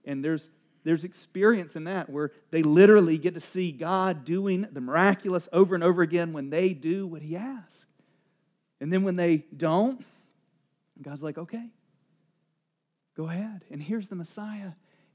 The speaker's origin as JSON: {"language": "English", "region": "North Carolina", "country": "United States", "said": "I am from North Carolina."}